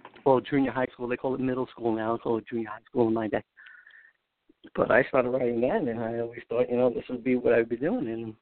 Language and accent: English; Long Island, New York, United States; I am a New Yorker. If you can't tell, I am a New Yorker. How you doing? I live on Long Island, New York, 11 towns to be specific. Born and raised in Long Island, It's an island, we live on it, not in it.